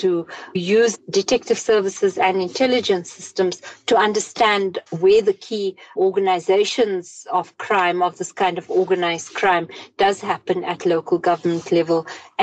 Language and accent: English; South Africa; as a South African who lives in a city where you can see critical infrastructure being ripped out every day by cable theft.